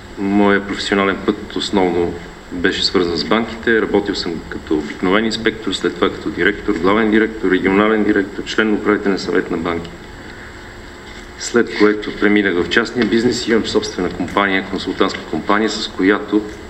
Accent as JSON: {"language": "Bulgarian", "town": "Kyustendil", "region": "Kyustendil Province", "country": "Bulgaria", "said": "Водач съм на листата на 10-ти избирателен район Кюстендил. От Кюстендил съм."}